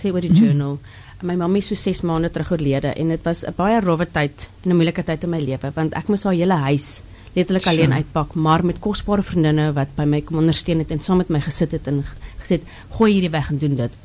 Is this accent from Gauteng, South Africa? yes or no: yes; Gauteng, South Africa; now in Cape Town, South Africa; ek bly nou amper so 5 jaar in die Kaap, ek kom van Gauteng af, ek love die Kaap